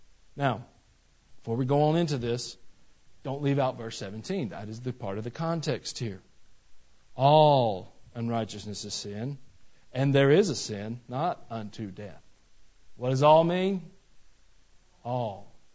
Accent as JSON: {"language": "English", "region": "Georgia", "country": "United States", "tie": "born or raised there", "moved": "yes", "said": "I mean, I grew up in Georgia. Y'all know what Georgia has? Georgia red clay."}